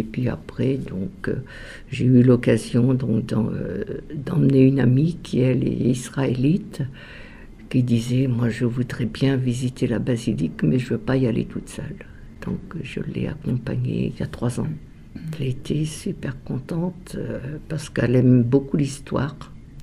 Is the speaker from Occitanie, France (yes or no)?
no; La Rochelle, Nouvelle-Aquitaine, France; born there; Je suis née à La Rochelle, en Charente-Maritime. J'ai bientôt 71 ans, là, dans ce mois-ci.